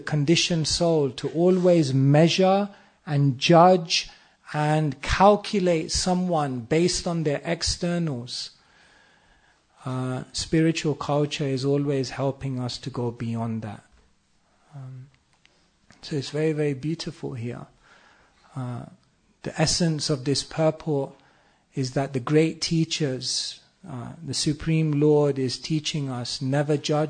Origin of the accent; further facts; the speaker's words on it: Wembley, London, United Kingdom; I grew up in Wembley, and it was many, many different races and, you know, like religions, and there was some level of racial tension.